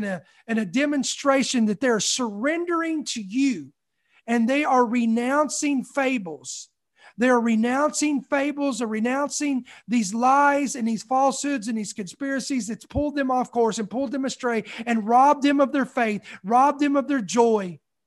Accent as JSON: {"language": "English", "region": "Kentucky", "country": "United States", "said": "That's an old country saying, don't worry about it. I'm from Kentucky."}